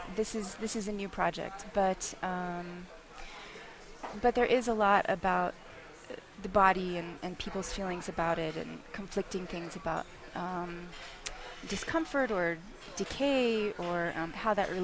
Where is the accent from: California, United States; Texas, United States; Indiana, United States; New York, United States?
Texas, United States; I'm from South Texas, and so that's very much part of the culture there.